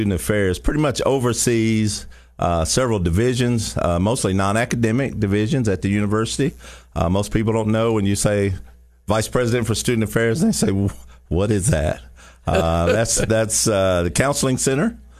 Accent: Alcoa, Tennessee, United States; I'm a Tennessee boy, born and raised. I'm from Alcoa, Tennessee.

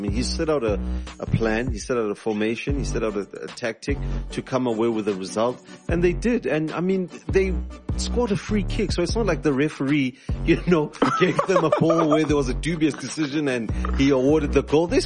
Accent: South Africa; as a South African, this is our biggest game

